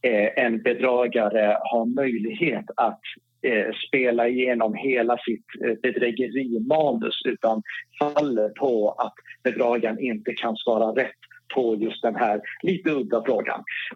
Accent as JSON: {"language": "Swedish", "region": "Norrland", "country": "Sweden", "accent": "Norrland", "said": "Jag har norrländska R, jag har inte Stockholms R."}